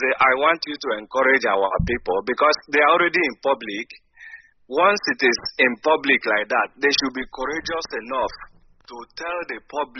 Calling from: Enugu State, Nigeria; I'm from Enugu State, an area local government. I am calling from Sweden.

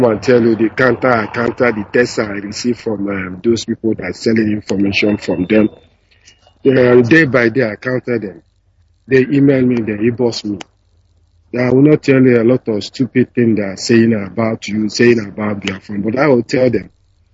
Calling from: London, United Kingdom; I'm calling from London

